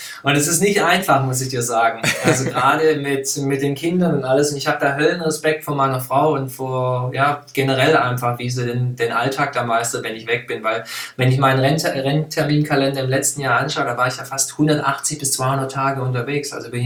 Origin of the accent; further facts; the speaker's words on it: Stuttgart, Baden-Württemberg, Germany; ich komme ja hier aus dem Raum Stuttgart